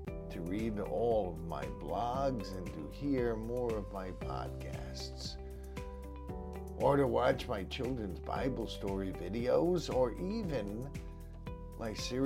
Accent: Jersey City, New Jersey, United States; Growing up in Jersey City in a chronically shrinking church, congregation members would complain that no one was coming into church

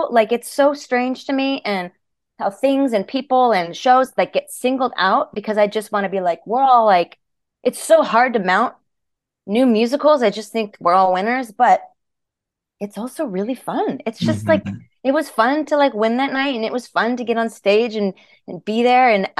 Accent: California, United States; now in New York, United States; I grew up in California at the dry heat, which I can handle a little bit more.

